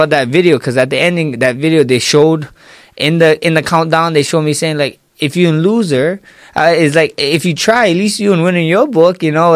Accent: Hawaii, United States; accent: Pidgin; Is when like us Hawaiian. Actually, I can talk two languages. I can talk. Pigeon is actually a language now.

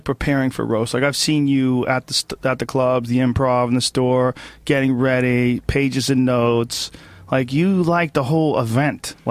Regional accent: Newton, Massachusetts, United States; It's like pretty easy life growing up in Newton, Massachusetts.

